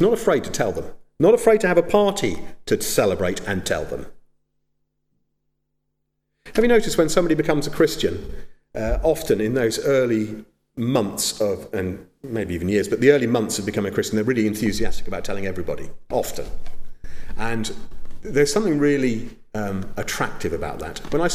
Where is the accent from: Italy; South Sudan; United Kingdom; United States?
United Kingdom; I'm very British, I admit it